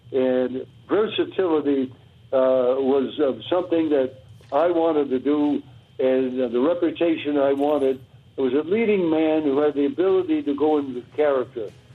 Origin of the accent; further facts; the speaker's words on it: Stamford, Connecticut, United States; The street was named after me in my hometown in Stamford, Connecticut, and it's called